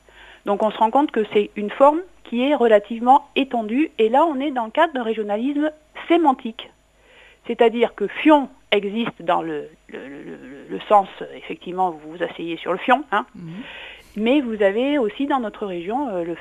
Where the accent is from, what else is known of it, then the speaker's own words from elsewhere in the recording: Auvergne-Rhône-Alpes, France; Hein, et chez nous, en Ardèche, on jette quand c'est usé.